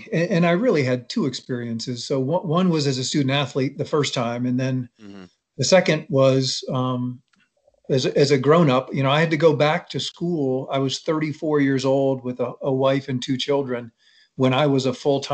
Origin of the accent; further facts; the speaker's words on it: Cleveland, Ohio, United States; moved away as an adult; So I grew up in Cleveland, but okay.